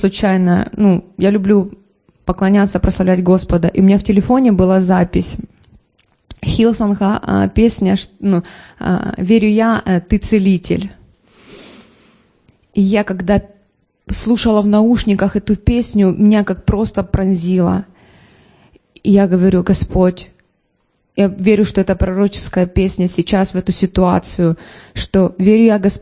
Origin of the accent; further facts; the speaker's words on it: Alchevsk, Luhansk Oblast, Ukraine; Я сама родом с Алчевска.